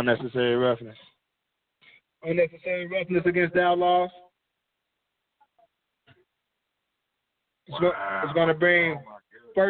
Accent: Muskogee, Oklahoma, United States; I'm from Muskogee, Oklahoma.

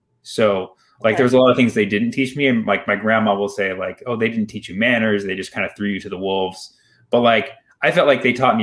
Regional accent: Berkeley, California, United States; also born or lived in Fremont; growing up in Berkeley, like, I noticed right away it was diverse.

